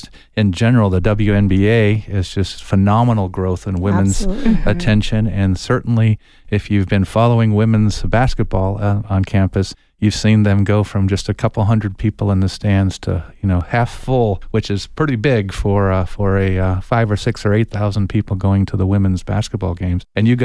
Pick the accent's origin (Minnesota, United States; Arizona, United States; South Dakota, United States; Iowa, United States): Arizona, United States; Tucson; And I'd say, "Well, I'm from Tucson, Arizona."